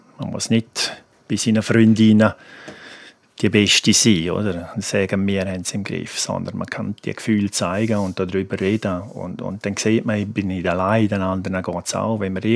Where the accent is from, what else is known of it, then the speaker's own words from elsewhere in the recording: Chur, Grisons, Switzerland; Ich bin halt ein Bündner, bin ein Kur.